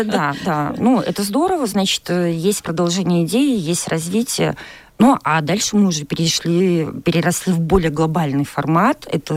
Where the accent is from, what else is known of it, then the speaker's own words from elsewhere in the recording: Belarus; насколько мы все белорусы разные